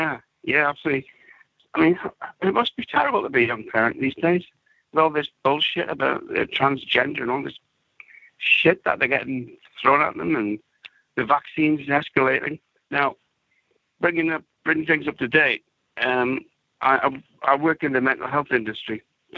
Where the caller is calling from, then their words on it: North East England, United Kingdom; I live in Northumberland.